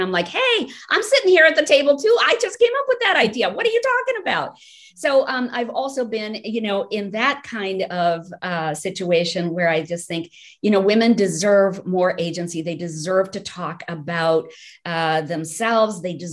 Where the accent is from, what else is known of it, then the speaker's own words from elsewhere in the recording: Rajasthan, India; as a child growing up in India, in Rajasthan, vacationing with my family up in Shimla in the cooler climates.